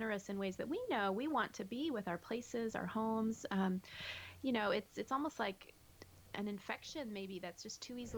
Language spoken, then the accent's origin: English; the South, United States; I grew up too in the South, and so I had only ever seen the Southern magnolias